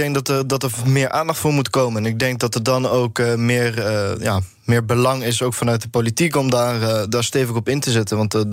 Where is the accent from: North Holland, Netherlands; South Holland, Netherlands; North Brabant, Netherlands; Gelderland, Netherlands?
North Brabant, Netherlands; Ik kom zelf uit Brabant.